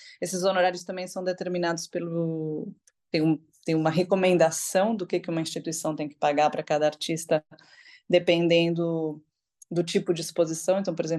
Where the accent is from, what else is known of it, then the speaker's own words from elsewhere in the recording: São Paulo, Brazil; also born or lived in Buenos Aires, Argentina; now in Malmö, Sweden; eu sou artista e nasci em Buenos Aires, mas cresci em São Paulo, me formei em São Paulo, mas hoje moro na Suécia e trabalho na Dinamarca.